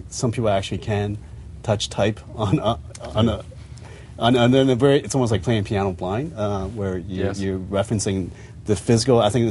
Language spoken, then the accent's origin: English; Winnipeg, Manitoba, Canada; I'm from, my hometown is Winnipeg.